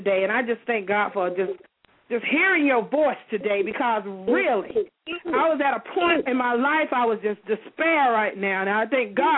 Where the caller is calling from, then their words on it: Williamson, South Carolina, United States; I am calling from Williamson, South Carolina.